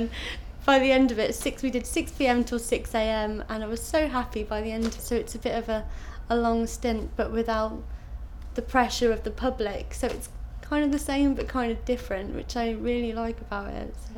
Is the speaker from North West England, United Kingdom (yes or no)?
yes; Liverpool, North West England, United Kingdom; now in London, United Kingdom; I'm originally from Liverpool, and I've travelled around a lot with my dad and with family, and then mum's from Northampton, and I moved to London to go to university here. So I've got family everywhere